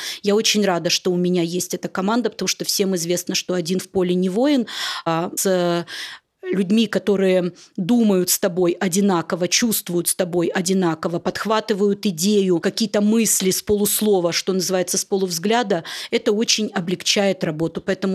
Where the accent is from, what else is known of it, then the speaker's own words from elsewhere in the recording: Moldova; now in Omsk, Russia; Я родилась в Молдавии, мои мама и папа работали на предприятии Молдавского общества слепых.